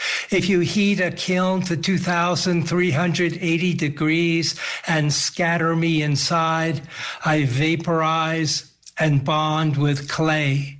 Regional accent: New York City, New York, United States; born there; now in New Mexico, United States; So as you said, I was born in New York City. Like many Asian Americans, I grew up with a lot of pressure to do something in science.

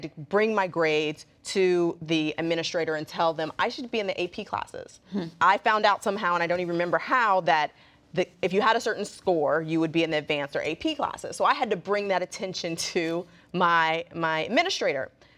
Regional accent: California, United States; I was from California. I had a mother who was a grandmother who was a librarian. I spoke the King's English.

